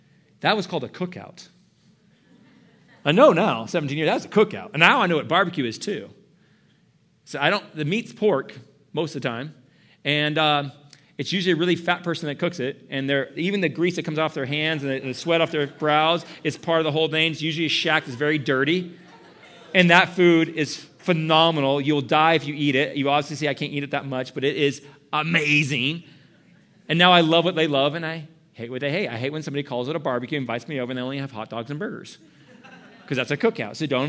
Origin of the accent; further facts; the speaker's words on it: California, United States; moved away as an adult; I'm a Californian and lived there for 21 years. Got to surf and do all that kind of stuff and just live my life like that and thought like a Californian. We're very stuck up people.